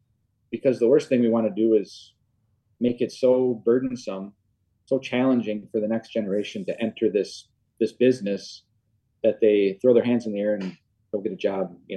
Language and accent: English; Michigan, United States; born there; I was born in Michigan. My grandparents had a dairy farm